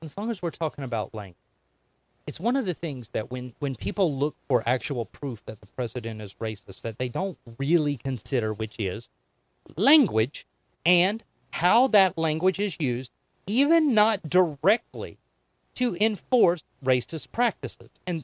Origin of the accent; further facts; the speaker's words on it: North Carolina, United States; I was born in the South.